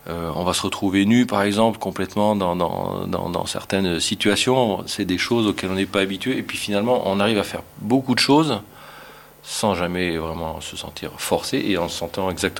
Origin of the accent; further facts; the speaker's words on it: Southwest France, France; j'ai 59 ans, bientôt 60. Je suis originaire du Sud-Ouest.